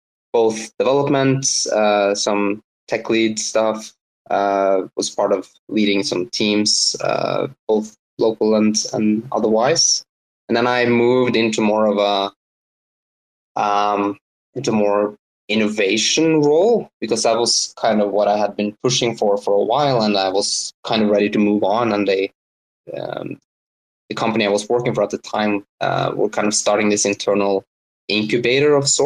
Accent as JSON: {"language": "English", "country": "Norway", "said": "I'm from Norway."}